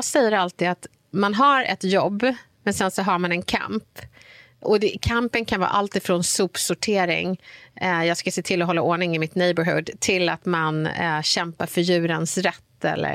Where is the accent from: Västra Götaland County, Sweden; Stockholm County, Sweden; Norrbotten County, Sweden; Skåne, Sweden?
Stockholm County, Sweden; Stockholm; jag var uppväxt i Bredäng och Bredäng ligger i Sveriges största klassklyfta.